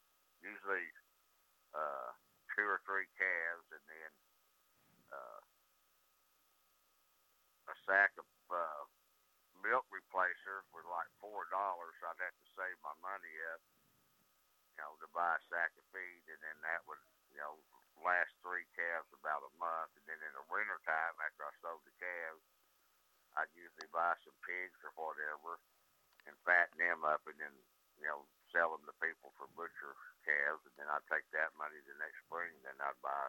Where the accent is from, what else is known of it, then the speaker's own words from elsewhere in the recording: Gore, Oklahoma, United States; also born or lived in Exeter, California; Well, I was born in Exeter, California, but my parents moved back to Oklahoma where my mom was raised at when I was just little, like two or three or so.